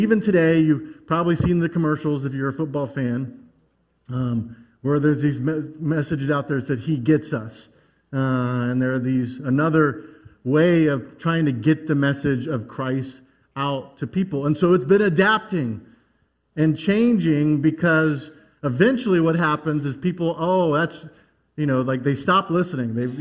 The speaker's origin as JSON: {"language": "English", "country": "United States", "said": "Maybe that's because we're American, and that's part of our culture."}